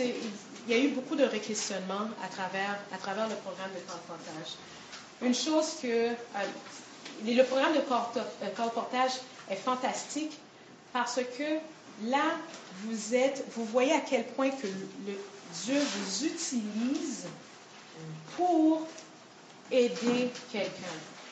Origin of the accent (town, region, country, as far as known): Quebec, Canada